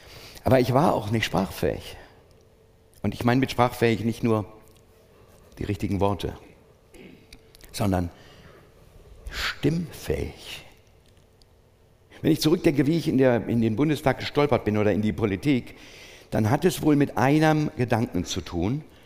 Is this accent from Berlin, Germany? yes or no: no; Saxony, Germany; Und bei uns im Erzgebirge, da wirkt es kulturell fast wie erfunden. Ja, da wird alles geschnitzt.